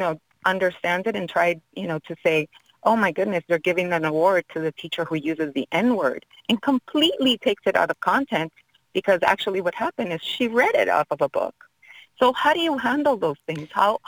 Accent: California, United States; now in Jacksonville, United States; my husband and I really never had any incidents because we were raised in California.

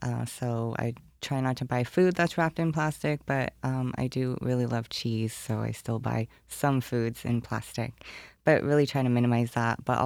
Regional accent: Reno, Nevada, United States; moved away as an adult; now in Rochester, United States; I grew up in Reno, Nevada, and that's where I came from.

